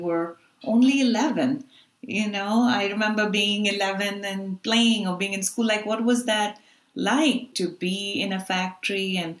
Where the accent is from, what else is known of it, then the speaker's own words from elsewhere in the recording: Pakistan; As South Asian women, I grew up in Pakistan.